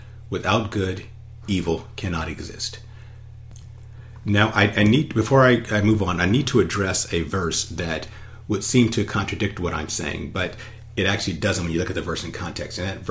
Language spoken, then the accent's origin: English; Los Angeles, California, United States; Now, I grew up in Los Angeles. My parents were big Laker fans